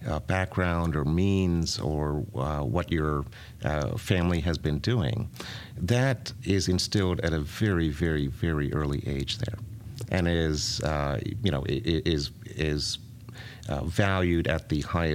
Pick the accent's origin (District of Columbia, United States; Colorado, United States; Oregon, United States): District of Columbia, United States; Washington; born there; also born or lived in India / Switzerland / Italy; So, yes, I was born in D.C. My father was a professor at the University of Maryland. I grew up in school in India, in Europe, and I was in boarding school in India.